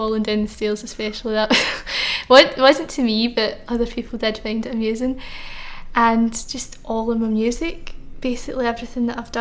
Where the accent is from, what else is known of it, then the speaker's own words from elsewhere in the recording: Saltcoats, Scotland, United Kingdom; Well, I did live in Drecon for the first year or so. And then we moved to Saltcoats and I've been there ever since then.